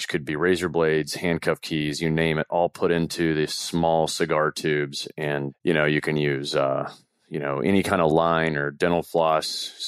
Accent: Saudi Arabia; I grew up in Saudi, so they make you leave the country, you know, at least once a month.

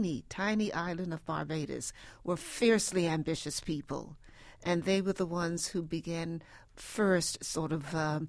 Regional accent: Brooklyn, New York, United States; I grew up in Bed-Stuy, which was called Bedford when I moved there, and Stuyvesant.

